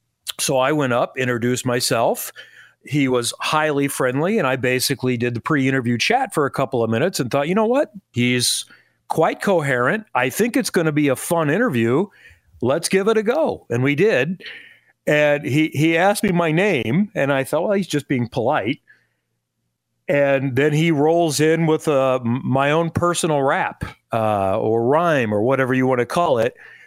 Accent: Indiana, United States; So, I'm from the Ben Davis area. I'm not from Kokomo or Franklin or other parts. I grew up in a diverse background

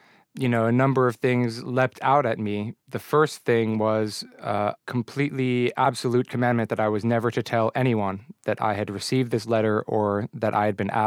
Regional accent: United States; my feeling being I'm an American and I can always talk to an attorney and no one can tell me that I can't.

